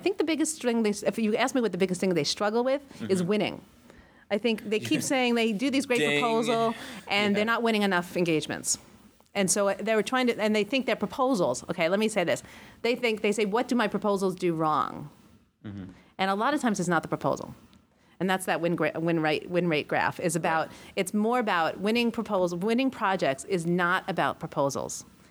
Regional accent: New York, United States; I am brutally honest. I'm a New Yorker.

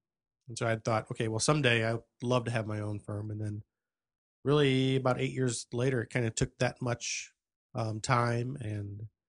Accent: East St. Louis, Illinois, United States; So I'm actually from the East St. Louis area.

